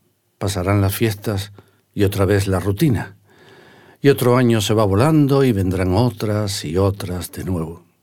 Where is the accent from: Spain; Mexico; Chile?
Spain; Santa Brígida, Canary Islands; Soy de Santa Brígida